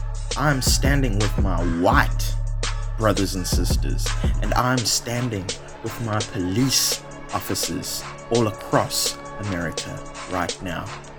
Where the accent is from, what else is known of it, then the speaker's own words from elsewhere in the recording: South Africa; as a South African person, I see and hear and have dealt with this kind of thing many times over in my life.